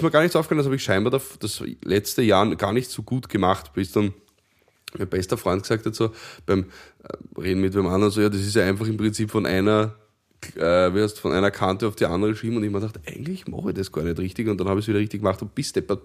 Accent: Vienna, Austria; Auch wenn man durchaus als Wiener gerne die Frage bekommt, ob man denn Skifahren kann.

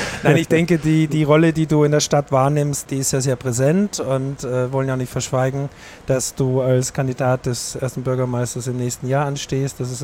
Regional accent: Austria; dass ich ja in Österreich geboren bin, ja, und immer noch Österreicher bin, auch mit meinem Reisepass natürlich.

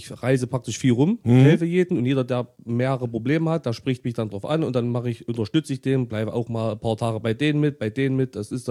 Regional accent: Herrengosserstedt, Saxony-Anhalt, Germany; Also, ich komme aus Herrengosserstädt. Das ist ein kleines Dörfchen südlich Sachsen-Anhalt, zur Grenze zu Thüringen.

